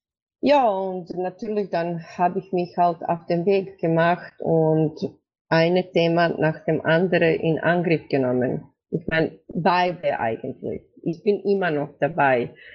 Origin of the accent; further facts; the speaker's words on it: Croatia; also ich komme aus Kroatien